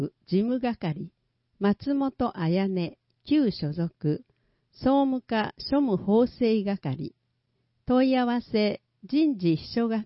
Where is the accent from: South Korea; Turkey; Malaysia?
Malaysia; Japanese is a second language; now in Japan; 私のふるさと、マレーシアの国獣はトラで